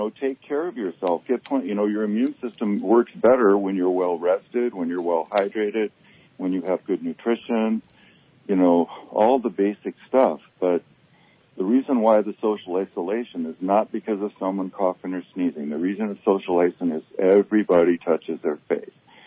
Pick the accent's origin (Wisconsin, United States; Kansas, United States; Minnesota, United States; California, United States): Minnesota, United States; Well, and I'm from Minnesota. My family's still all back there